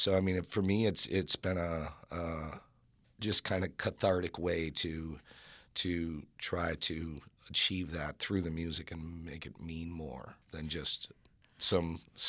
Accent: Oconomowoc, Wisconsin, United States; And I've got the longest name in the world, and I'm from Oconomowoc, Wisconsin.

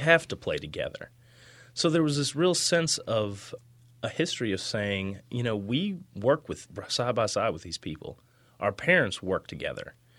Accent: Stanford, West Virginia, United States; I grew up in Beckley, West Virginia, which more accurately, I grew up in Stanford, which is an unincorporated town right beside of Beckley.

